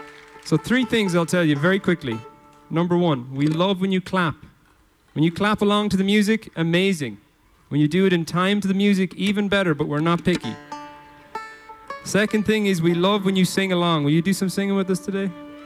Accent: Galway, Connacht, Ireland; now in -; We're from Galway in Ireland.

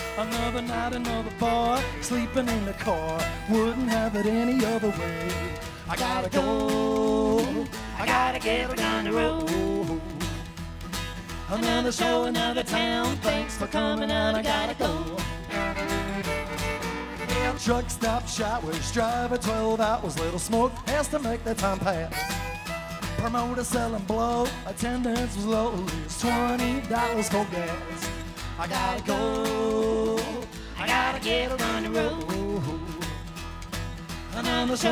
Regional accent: Chattanooga, Tennessee, United States; I come from Chattanooga, Tennessee.

